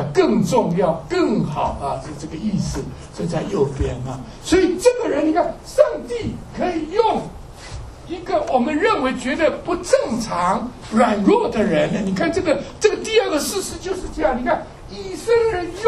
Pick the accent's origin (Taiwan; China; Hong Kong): Taiwan; 我记得我小时候在台湾呢